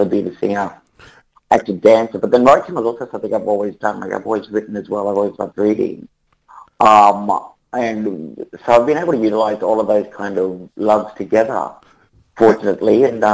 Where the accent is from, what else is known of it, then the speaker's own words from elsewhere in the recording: Townsville, Queensland, Australia; also born or lived in Perth / Brisbane; I grew up in Townsville, and then I heard about a course that was happening in Perth called the Aboriginal Music Theatre Training Program. And so I moved to Perth for